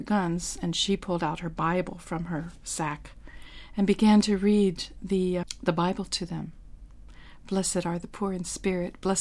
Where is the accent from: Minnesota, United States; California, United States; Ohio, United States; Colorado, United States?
Ohio, United States; Dayton; Sister Dorothy, who happens to be from my hometown, Dayton, Ohio, and was baptized in the same church as I was